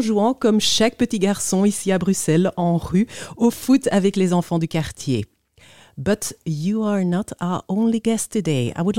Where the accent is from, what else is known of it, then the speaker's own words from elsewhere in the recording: Flanders, Belgium; Ik werk ondertussen al bijna 20 jaar in de media, geboren en getogen in Vlaanderen, maar wel ondergedompeld in de schoonheid van verschillende talen. Gevormd door een multiculturele achtergrond met een Franstalige Vlaamse vader, geboren in Congo, een Nederlandstalige Vlaamse moeder, geboren in Antwerpen